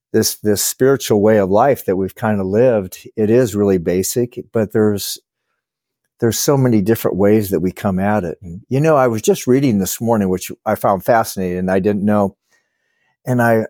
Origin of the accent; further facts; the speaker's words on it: Nebraska, United States; now in Santa Monica, United States; I'm originally from Nebraska, but I live in Southern California, Santa Monica, California, and I'm looking at the ocean right now.